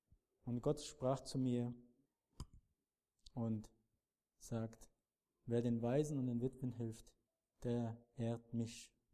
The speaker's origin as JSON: {"language": "German", "region": "Black Sea Region", "country": "Turkey", "said": "wo ich herkomme, ist oben an der Schwarzen Meer entgegen, da wo die Christen nicht willkommen sind, das Evangelium nicht verbreitet werden darf"}